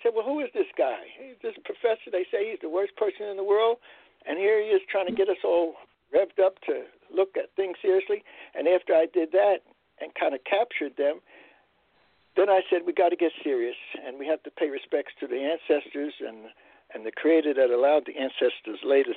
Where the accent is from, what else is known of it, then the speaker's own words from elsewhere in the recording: Newark, New Jersey, United States; luckily I grew up in Newark, New Jersey, Greater Newark, East Orange, Montclair, and all the rest of that.